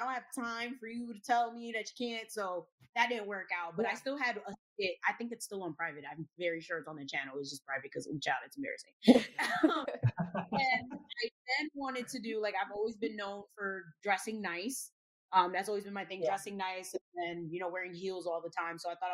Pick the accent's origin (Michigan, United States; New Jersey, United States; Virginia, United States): New Jersey, United States; also born or lived in Bay Shore; Yeah, so I grew up in Jersey. I was born in Long Island. I was born in like the Bayshore area.